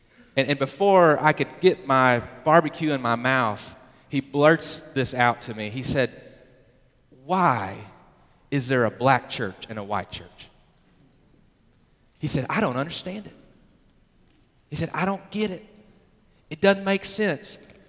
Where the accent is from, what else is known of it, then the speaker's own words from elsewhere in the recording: United States; It's not that I'm an American. It's not that I live in Texas.